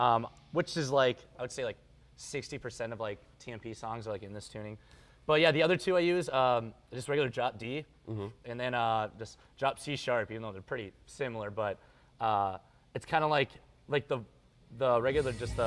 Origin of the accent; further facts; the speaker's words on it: Benson, Minnesota, United States; I saved up all my money that I worked at our family-owned grocery store in our small town. We're from Benson, Minnesota. Really small town.